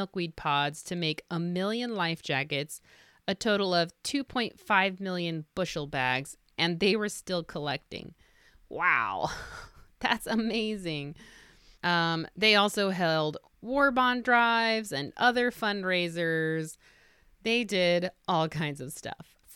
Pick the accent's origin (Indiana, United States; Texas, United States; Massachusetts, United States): Indiana, United States; I grew up in Indiana where milkweed pods were everywhere.